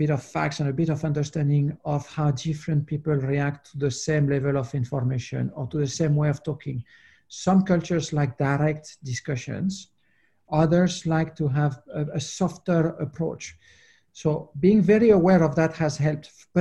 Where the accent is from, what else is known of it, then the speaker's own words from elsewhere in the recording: French Caribbean, France; I come from the French Caribbean. Everybody sees me as a French person.